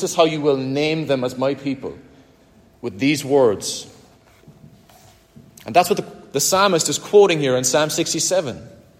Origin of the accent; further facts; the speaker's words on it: Ireland; When I, as an Irishman